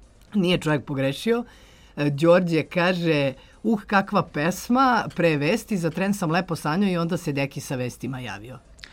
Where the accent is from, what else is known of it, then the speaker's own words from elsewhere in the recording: Belgrade, Serbia; ja sam iz Beograda